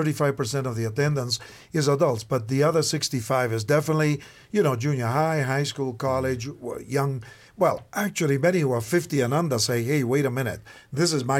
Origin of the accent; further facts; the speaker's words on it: Argentina; born there; English is a second language; We started because I was born in Argentina, as I'm sure my accent tells somehow.